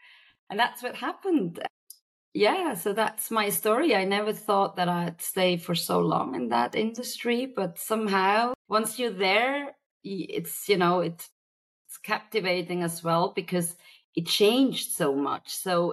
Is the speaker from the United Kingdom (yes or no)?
no; Switzerland; English is a second language; growing up in a multilingual environment, already my parents being Spanish, and I was born in Switzerland and raised here. So I was always exposed in a positive way to several languages, also in Switzerland anyway.